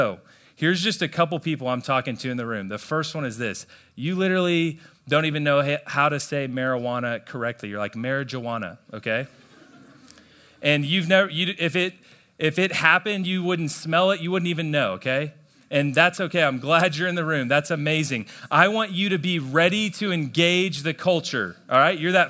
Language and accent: English; Plano, Texas, United States; I grew up in Plano, Texas, right down the road. And I grew up in the church.